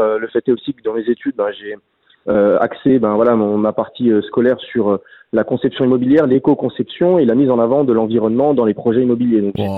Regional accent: Auvergne-Rhône-Alpes, France; on est de Haute-Savoie tous les deux

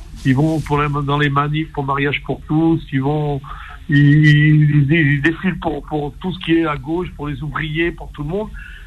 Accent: France; Quand on a grandi comme nous en France, on est un peu déchiré entre la culture algérienne et la culture française

